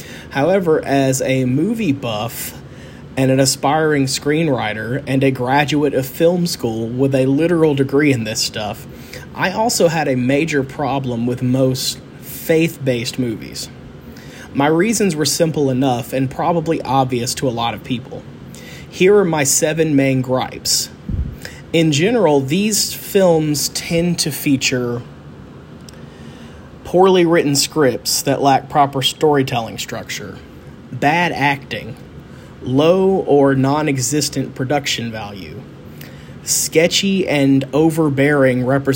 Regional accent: the South, United States; But for those of us born and bred in the South

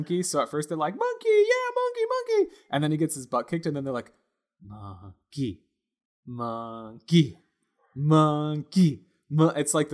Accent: United States; Like, I am American. And I, like, yes, I am American. I will not pretend I'm not American.

